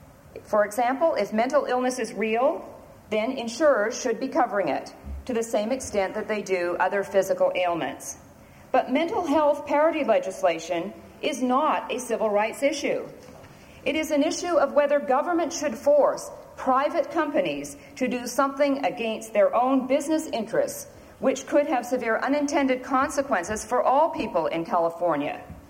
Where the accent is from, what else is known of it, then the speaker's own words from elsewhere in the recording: Canada; I'm Canadian, and I grew up under a government-owned healthcare system